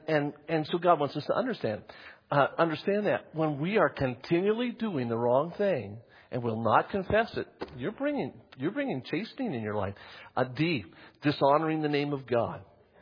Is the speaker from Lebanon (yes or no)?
yes; Lebanon; I'm Lebanese. I don't shoot people.